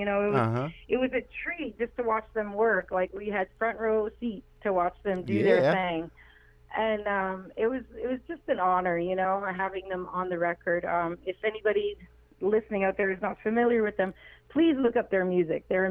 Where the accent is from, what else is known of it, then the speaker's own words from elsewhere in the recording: Wikwemikong, Ontario, Canada; I grew up in Wequimcong Reserve up in Canada, Ontario, Canada. I grew up on an island, and I'm First Nations. I'm Ojibwe Potawatomi